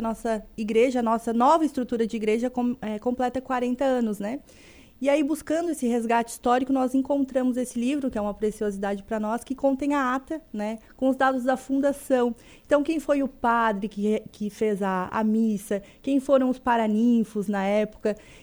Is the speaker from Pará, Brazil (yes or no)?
no; Morro da Fumaça, Santa Catarina, Brazil; now in Urussanga, Brazil; Eu sou estrangeira, né? Eu não sou daqui de Uruçanga, eu sou fumacense, né? Mas o Rio Molha me conquistou e agora, então, Rio Molhense de coração, né?